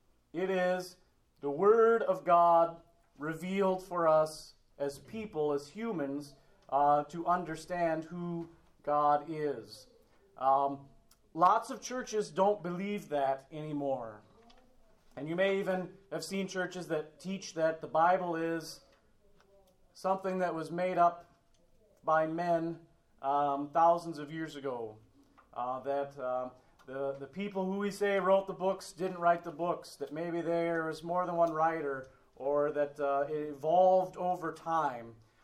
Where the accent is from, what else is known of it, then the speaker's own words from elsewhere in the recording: Lincoln, Nebraska, United States; I was raised here in Lincoln as Disciples of Christ. We went to Southview Christian Church at 16th and South Street.